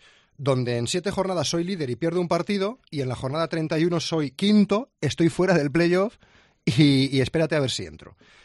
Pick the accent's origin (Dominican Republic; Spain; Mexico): Spain; Castile and León; Joder, que es que mi pueblo está a 10 kilómetros de Villoruela.